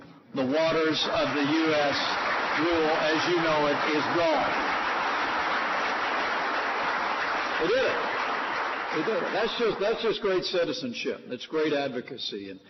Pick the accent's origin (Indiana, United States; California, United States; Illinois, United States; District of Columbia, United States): Indiana, United States; whether it be here in Michigan or in my home state of Indiana, we do two things especially well out this way.